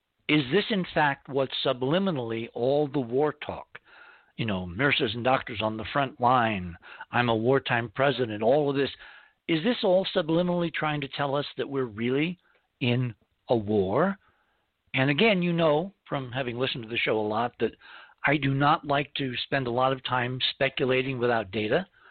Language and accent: English; Fair Lawn, New Jersey, United States; I grew up in Fairlawn, New Jersey, a great place in the early mid-60s with equal parts bucolic American suburbia and small-town Rockwellian pop culture ambiance.